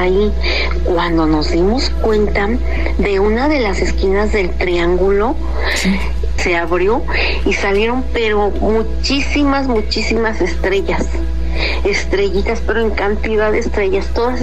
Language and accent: Spanish; State of Mexico, Mexico; y soy del Estado de México.